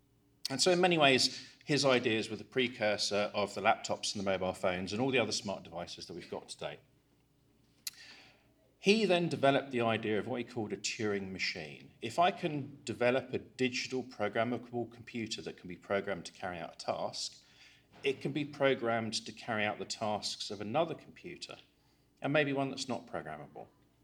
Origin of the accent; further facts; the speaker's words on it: England, United Kingdom; accent: English; now in Italy; obviously from the accent, I'm English, I have a German name, I live in Italy, and I have Latvian citizenship. So I'm a bit of a mutt